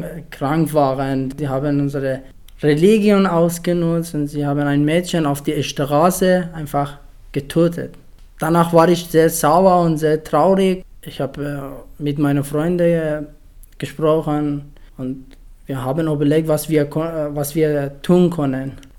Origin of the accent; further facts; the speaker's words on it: Afghanistan; now in Schrobenhausen, Germany; bin 19 Jahre alt. Ich komme aus Afghanistan und wohne seit Juli 2015 in Schrobenhausen.